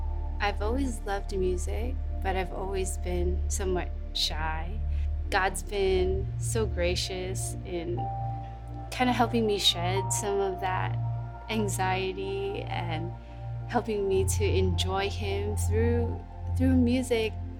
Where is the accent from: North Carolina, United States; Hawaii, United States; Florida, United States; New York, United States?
Hawaii, United States; Mililani; I grew up in Mililani.